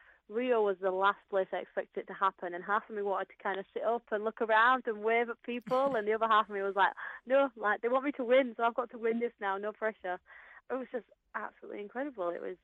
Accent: United Kingdom; And I mean, as a British athlete, nothing is ever going to beat what London 2012 was.

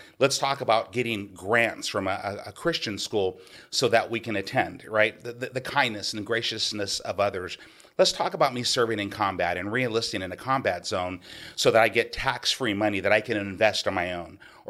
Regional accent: Seattle, Washington, United States; also born or lived in Oakland, California; kid born in the ghetto of East Oakland, California, to a single woman with seven children, right? I was raised in Washington State, Seattle. So mom moved us to Seattle when I was seven.

